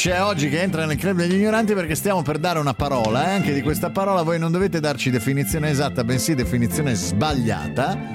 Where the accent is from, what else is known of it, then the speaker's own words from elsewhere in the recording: Rosolina, Veneto, Italy; Sono di Rosolina.